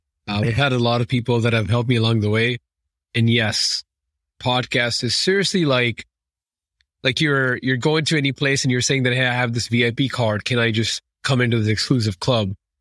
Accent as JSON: {"language": "English", "country": "India", "said": "I'm originally from India."}